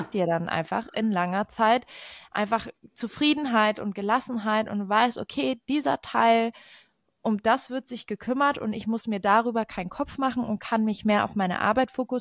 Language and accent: German; Saudi Arabia; wir sind in Saudi-Arabien aufgewachsen